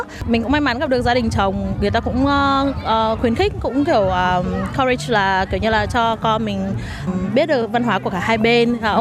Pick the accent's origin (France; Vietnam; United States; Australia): Vietnam; Northern Vietnam; Tại mình là bởi vì mình người Bắc thì mình có món nem khác với món chả giò ở đây